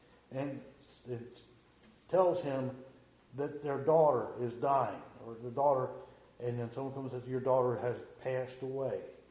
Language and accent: English; Wilsonville, United States; Born and raised in Wilsonville. Grew up with the Gross Needle Church in Brother and the congregation there.